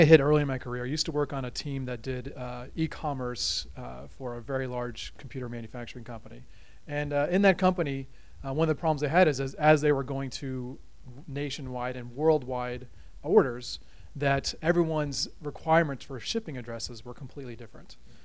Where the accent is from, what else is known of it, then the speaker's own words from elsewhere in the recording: Austin, Texas, United States; Austin, Texas. I forgot my cowboy hat.